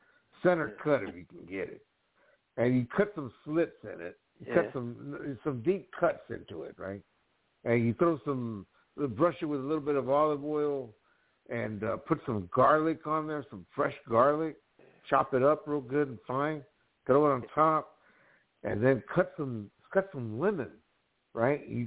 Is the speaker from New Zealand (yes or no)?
no; Houston, Texas, United States; and myself from Houston.